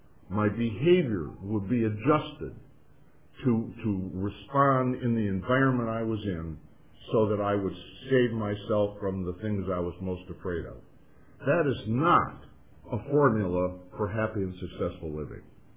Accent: Midwest, United States; And I went east to college. I was raised in the Midwest. I felt out of place.

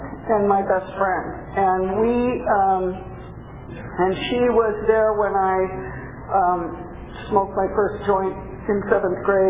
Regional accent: San Mateo, California, United States; born there; I was born in San Mateo, California, which is over a little south of San Francisco

